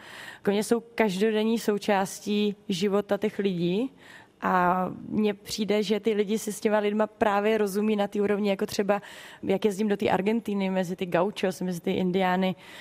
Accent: Pardubice Region, Czechia; born there; Já si strašně vážím toho, že jsem z Čech, že jsem se narodila tam, kde jsem se narodila, u Ústí nad Orlicí.

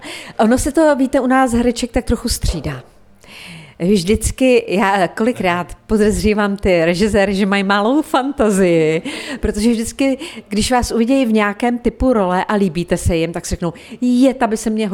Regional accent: Hradec Králové, Hradec Králové Region, Czechia; born there; Ano, já jsem v Hradci narozená, mám Hradec strašně ráda.

